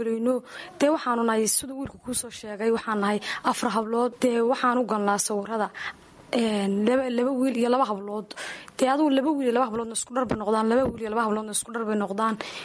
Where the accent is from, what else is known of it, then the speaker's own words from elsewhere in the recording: Sool, Somalia; inaanu soo saarno bilicda gobolka Sool. Waa dee waa gobolkayga iyo waanu ku faanaayo